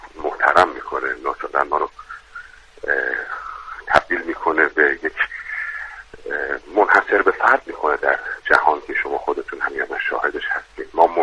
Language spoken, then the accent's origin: Persian; Iran; گفت اهل کجایی، گفتم ایران